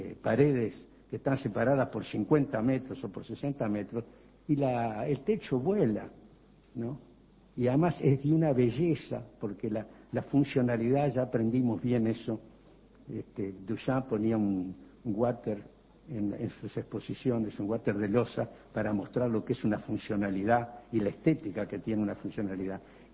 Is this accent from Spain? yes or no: no; Italy; si yo lo improviso van a creer que exagero, que soy un italiano exagerado